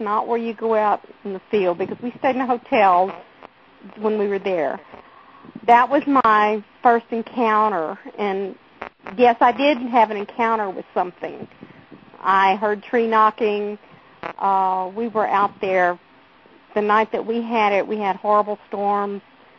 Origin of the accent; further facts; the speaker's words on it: Texas, United States; I was born and raised in Texas, which, you know, everybody should know.